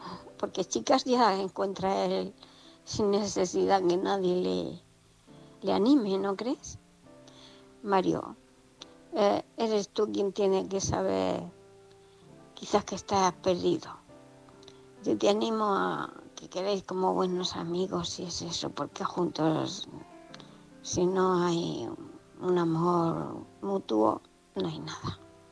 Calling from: Murcia, Region of Murcia, Spain; de Murcia.

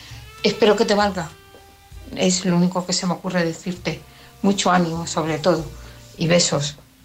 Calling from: Parla, Community of Madrid, Spain; de Parla. Yo, como siempre, escuchando los podcasts

